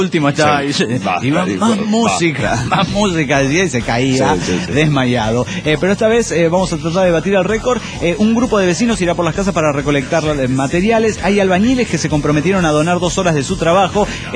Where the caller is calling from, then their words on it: Córdoba, Argentina; de Vialema C, Córdoba, Argentina.